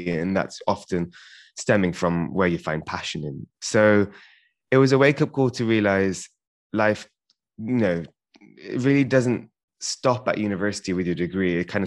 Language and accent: English; London, United Kingdom; So me and my sister, we were born in London, close to North London. So grew up here, went to the same school for 11 years.